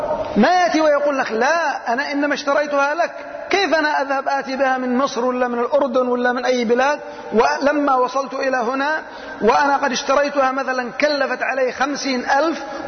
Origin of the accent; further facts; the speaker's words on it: Yemen; هذه الصورة موجودة عندنا في اليمن.